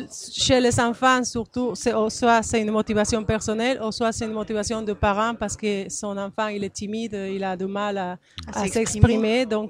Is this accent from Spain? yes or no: yes; Spain; accent: Spanish; French is a second language; now in Gers, France; je viens d'Espagne. Il fait 12 ans que je suis dans le Gers.